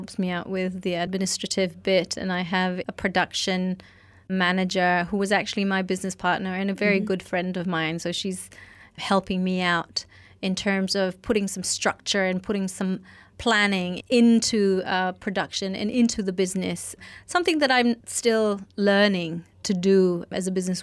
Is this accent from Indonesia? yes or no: yes; Bogor, West Java, Indonesia; because I grew up in Indonesia in a small village in Bogor